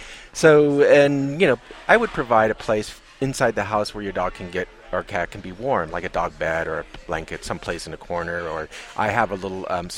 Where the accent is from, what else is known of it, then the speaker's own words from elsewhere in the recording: Alaska, United States; I'm from Alaska, so I'm used to having a lot of dogs or seeing dogs, sled dogs outside.